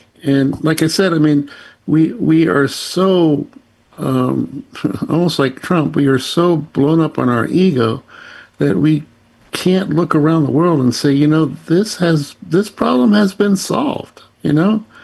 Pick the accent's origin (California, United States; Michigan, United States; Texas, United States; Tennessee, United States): Tennessee, United States; Memphis; I grew up with guns. I told you, I grew up in Memphis, and I grew up shooting rifles and shotguns, even shot pistols.